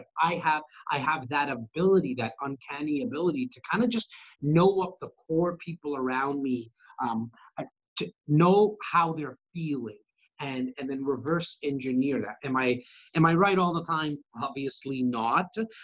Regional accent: Rexdale, Ontario, Canada; And so, I'm born and raised in Rexdale

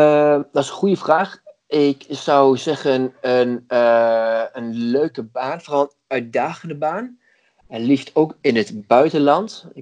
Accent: Wierden, Overijssel, Netherlands; Ik kom uit Wierden. Op dit moment ben ik 24 jaar.

